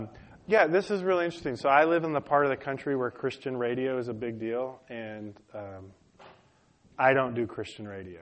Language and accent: English; Detroit, Michigan, United States; and they had this even where I grew up in Detroit.